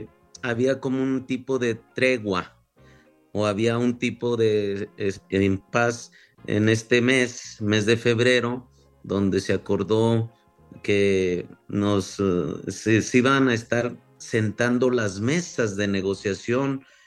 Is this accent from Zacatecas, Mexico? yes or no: yes; Zacatecas, Mexico; Yo vengo de Zacatecas.